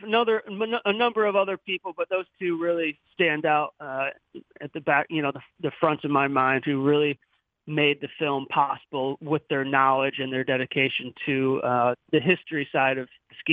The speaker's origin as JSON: {"language": "English", "town": "Holland", "region": "Michigan", "country": "United States", "tie": "born or raised there", "said": "I've been born and raised in Holland."}